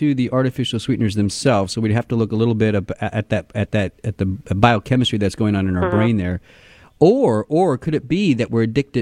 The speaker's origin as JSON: {"language": "English", "region": "the South", "country": "United States", "said": "I'm from the South. Come on, we drink sweet tea."}